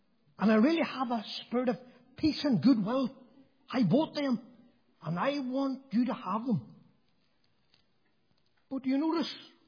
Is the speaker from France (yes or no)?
no; Macclesfield, North West England, United Kingdom; Whenever I was a wee boy growing up in Macclesfield, I had a big brother